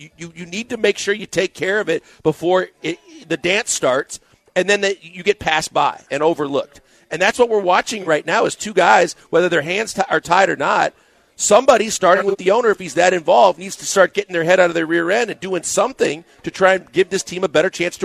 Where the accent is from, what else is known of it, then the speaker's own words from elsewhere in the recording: Milwaukee, Wisconsin, United States; Now the weird thing is, growing up in Milwaukee, during the week, the green sheet was like the comics.